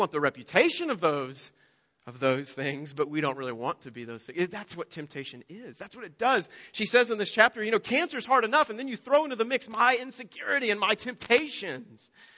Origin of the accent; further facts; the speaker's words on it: United States; born there; I was born in America.